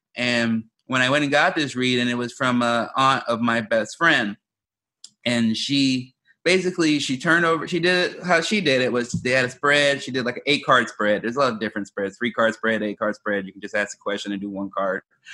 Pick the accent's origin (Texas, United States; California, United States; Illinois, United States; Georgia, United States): Illinois, United States; Chicago; moved away; also born or lived in Oregon; You know, I grew up in South Side of Chicago and moved to Oregon.